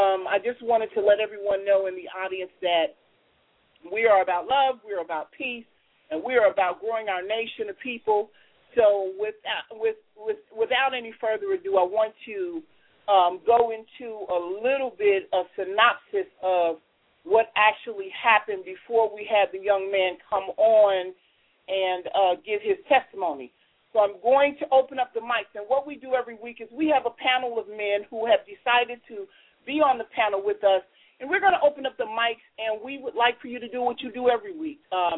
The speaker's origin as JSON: {"language": "English", "town": "Cincinnati", "region": "Ohio", "country": "United States", "said": "So I'm from Ohio. I'm out of Cincinnati, Ohio"}